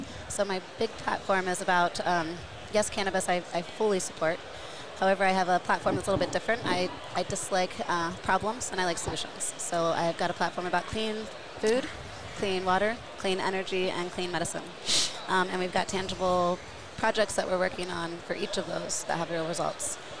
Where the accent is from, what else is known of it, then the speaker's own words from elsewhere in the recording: Annapolis, Maryland, United States; I really wanted to stay in Annapolis and stay in my hometown district and run in where I was born and raised